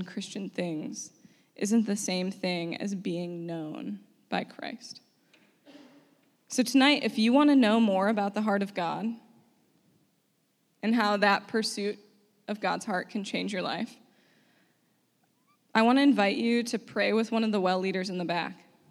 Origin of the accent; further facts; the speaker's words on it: United States; it's pretty easy as an American. We're free to be who we want to be.